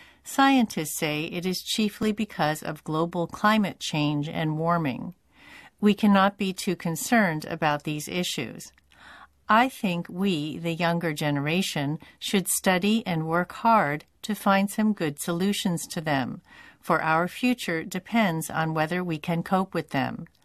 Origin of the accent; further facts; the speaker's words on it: Scotland, United Kingdom; born there; The city where I'm living now is located on the Pacific Ocean side of Shikoku. I have never experienced a typhoon because I was born in Scotland, where there are no typhoons.